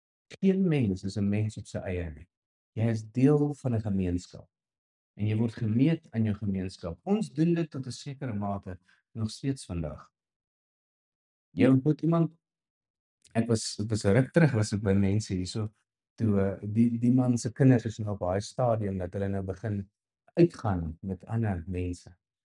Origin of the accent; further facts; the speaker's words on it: Brits, North West, South Africa; Ek mag my grapie maak, want ek kom van Brits af.